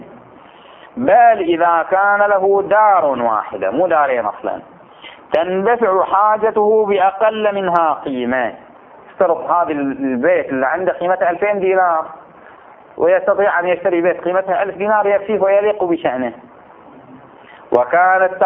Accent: Bahrain; مثل الآن عندنا في البحرين

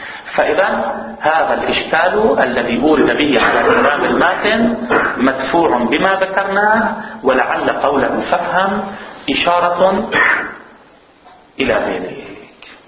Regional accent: Lebanon; الآن عندنا في لبنان الأزمة السياسية كلها على ماذا كانت تبتني؟

